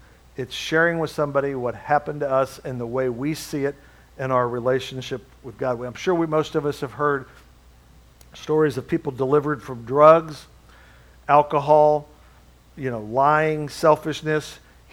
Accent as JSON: {"language": "English", "region": "Midwest", "country": "United States", "tie": "born or raised there", "said": "I've decided I'm a Midwest guy. I love the Midwest. I was born and raised in the Midwest. We don't have mountains. We don't have oceans."}